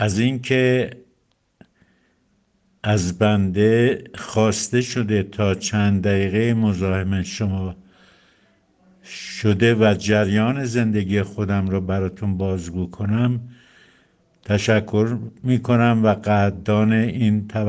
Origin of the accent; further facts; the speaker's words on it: Isfahan, Iran; در سال 1316 در شهر شهید پرور اصفهان متولد شدم.